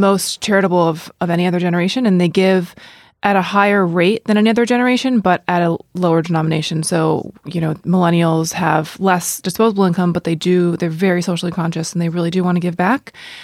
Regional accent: California, United States; moved away as an adult; now in Ireland; So my background, I'm from Silicon Valley. I moved to Ireland after spending about 8 years working at different startups in both San Francisco and New York. Moved here about 18 months ago to do my MBA at Trinity

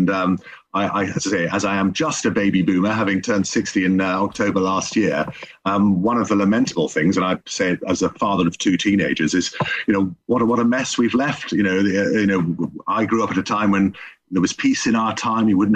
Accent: England, United Kingdom; now in -; I'm very proud of being English. I mean, my late mother was German. My father was in the British Army, and my parents met in the early 1960s when my father was serving out in Germany. And I'm very proud of being British

